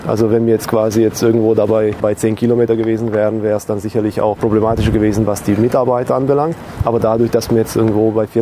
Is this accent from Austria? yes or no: no; Romania; German is a second language; moved away as an adult; now in Germany; Ich komme aus Rumänien. Ich bin jetzt vor 25 Jahren ausgewandert.